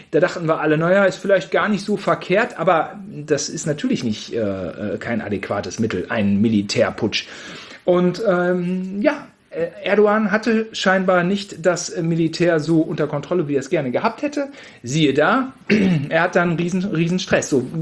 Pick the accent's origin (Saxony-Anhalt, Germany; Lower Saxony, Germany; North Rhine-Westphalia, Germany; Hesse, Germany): North Rhine-Westphalia, Germany; Gütersloh; ich aufgewachsen in Gütersloh